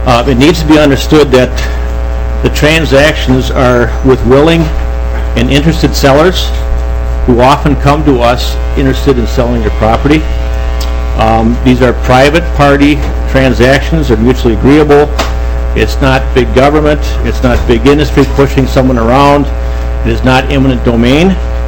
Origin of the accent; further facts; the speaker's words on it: Bloomington, Minnesota, United States; I'm from Bloomington, Minnesota, and I have a huge sweet tooth, so it's fun to see that.